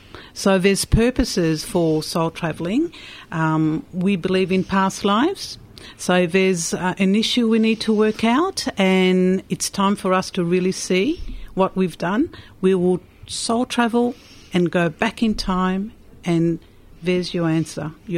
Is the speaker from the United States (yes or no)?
no; Mauritius; when I was brought up Catholic, we weren't really... Well, I was brought up in Mauritius